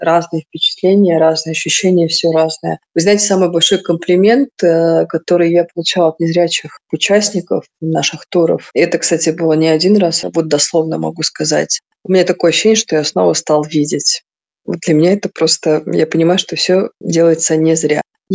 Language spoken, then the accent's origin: Russian; Moscow, Russia; now in Dagestan, Russia; Вообще сама я москвичка, но вот как 7 лет уже я живу здесь, в Дагестане.